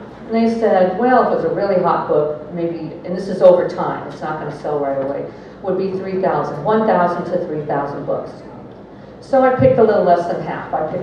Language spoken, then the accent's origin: English; Santa Barbara, California, United States; because I'm from Santa Barbara